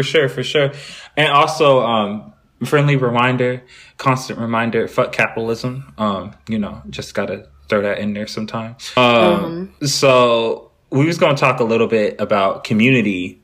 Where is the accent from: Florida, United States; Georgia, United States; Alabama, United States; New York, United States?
Florida, United States; also born or lived in California; I'm from Florida and California.